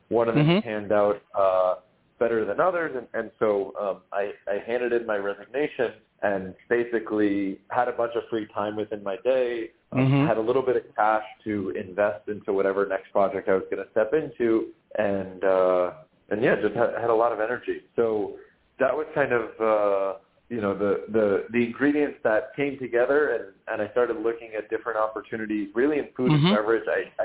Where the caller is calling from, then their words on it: New York, United States; I'm in our office in Midtown Manhattan, a block away from, the third 16 Handles that was ever built in Murray Hill.